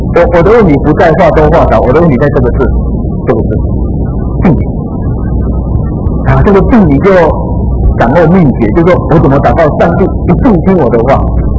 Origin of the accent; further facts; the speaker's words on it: Taiwan; 啊，这个我们台湾人很欣赏这个